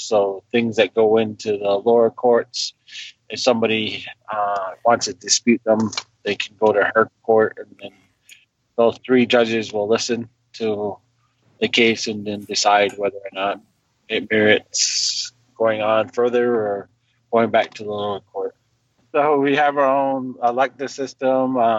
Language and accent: English; Ohio, United States; My clan is Beaver and that I'm from Ohio or for Allegheny Territory.